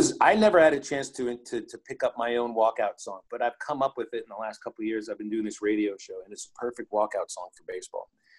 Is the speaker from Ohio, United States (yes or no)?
no; Pittsburgh, Pennsylvania, United States; Growing up in Pittsburgh, Mario Lemieux was my true sports idol.